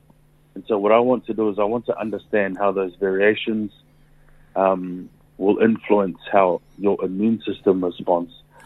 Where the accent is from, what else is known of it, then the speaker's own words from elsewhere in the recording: Tonga; now in New Zealand; So I was born in Tonga. Mum and Dad moved here to New Zealand when I was still very young. So I started off primary school years here, and then we'd moved back to Tonga, where I then attended high school there.